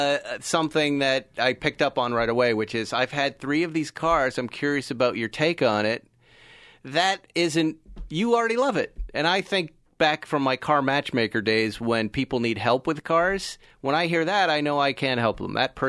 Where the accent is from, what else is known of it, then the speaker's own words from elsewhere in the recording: West Bridgewater, Massachusetts, United States; West Bridgewater, Massachusetts.